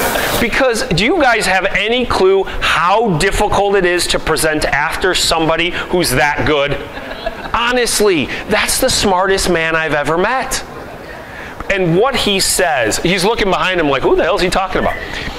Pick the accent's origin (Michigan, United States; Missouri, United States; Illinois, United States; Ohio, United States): Illinois, United States; Chicago; I am from Chicago. I am a diehard sports fan.